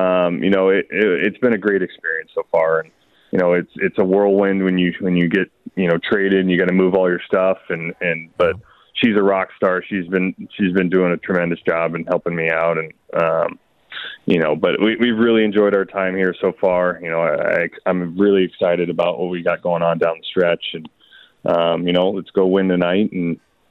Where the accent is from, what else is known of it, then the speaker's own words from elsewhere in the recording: Beaverton, Oregon, United States; now in Toronto, California, United States; So growing up in Beaverton, Oregon, I actually played roller hockey.